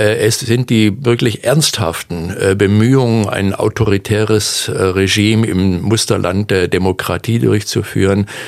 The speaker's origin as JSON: {"language": "German", "town": "Münster", "region": "North Rhine-Westphalia", "country": "Germany", "said": "als Münsteraner muss man den Deutschen eben erklären, was das bedeutet."}